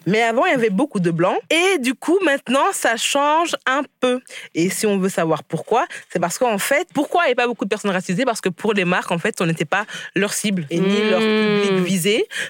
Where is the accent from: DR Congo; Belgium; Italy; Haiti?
Belgium; Et moi, en tant que Belge, je pensais que la France était plus évoluée que nous